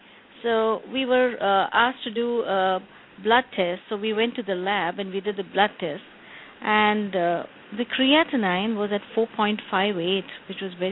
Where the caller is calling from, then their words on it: India; Hi. I'm calling from India.